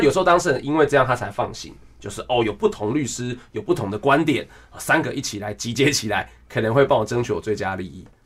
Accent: Pingtung County, Taiwan; 那我本身是屏东人，

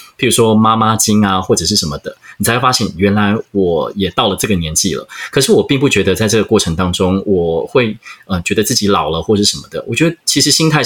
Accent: Tainan, Taiwan; 因为我是台南人，所以我如果说有一个空闲的假的时候，我就会跑回台南

